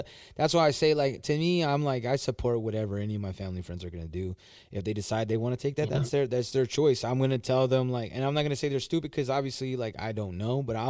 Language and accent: English; California, United States; Hey, I'm from Cali, man. I'm a Cali dude.